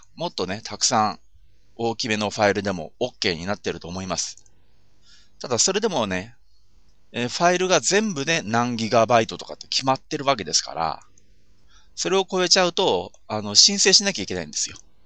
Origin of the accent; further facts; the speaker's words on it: Hokkaido, Japan; 北海道民としてはカチンとくるんですけれども、同じようにこの時期北海道に住んでる私がね